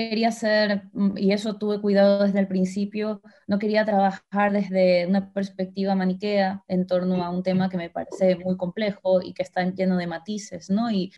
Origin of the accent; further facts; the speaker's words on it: Ecuador; moved away; lo único que hice cuando me fui de Ecuador fue aceptar un poco mi identidad de migrante.